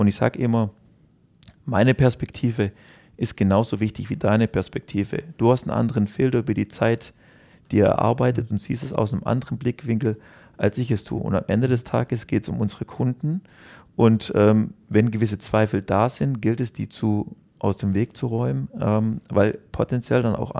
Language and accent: German; Southern Germany, Germany; die Industrie, die eigentlich insbesondere jetzt hier im süddeutschen Raum, wo ich herkomme, als die sicherste überhaupt galt.